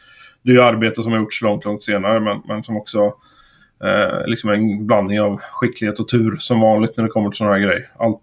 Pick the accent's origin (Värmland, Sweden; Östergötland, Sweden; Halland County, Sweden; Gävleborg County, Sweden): Östergötland, Sweden; Motala; also born or lived in Luleå; jag är uppvuxen i Östergötland, i Motala. Och sen har jag gett mig ut i världen och pluggat till civilingenjör med bas i Luleå på Tekniska högskolan där. Och sen ner i Frankrike en sväng och faktiskt iväg även till Spanien.